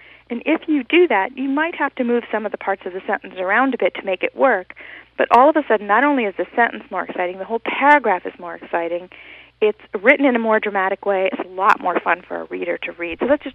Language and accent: English; Hawaii, United States; because I grew up in Hawaii speaking pidgin English, which is our name for Hawaiian Creole.